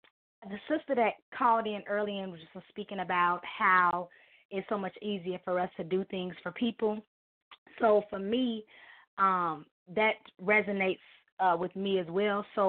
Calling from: Chicago, Illinois, United States; I'm from Chicago.

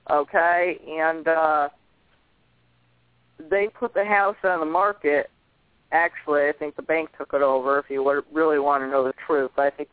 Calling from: Connecticut, United States; Connecticut

